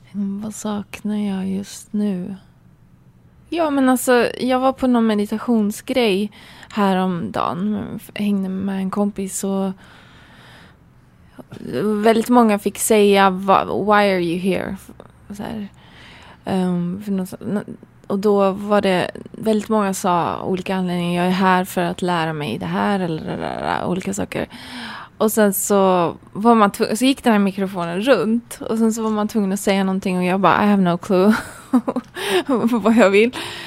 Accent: Gothenburg, Västra Götaland County, Sweden; accent: Gothenburg; Jag önskar jag hade den göteborgskan kvar. Men den tvättades bort när jag flyttade till Norrland. Eller för Stockholm då, men då var den lite kvar. Och sen så flyttade jag till Västerbotten. Och då försvann den, så tvättades ur.

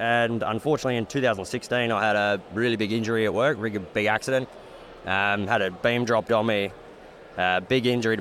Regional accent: Outback, Australia; I'm from Outback Australia originally. Parents were open miners out of Minterby.

